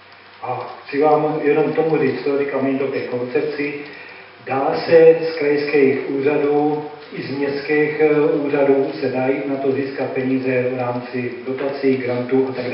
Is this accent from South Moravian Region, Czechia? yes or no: no; Náchod, Hradec Králové Region, Czechia; já jsem z Náchoda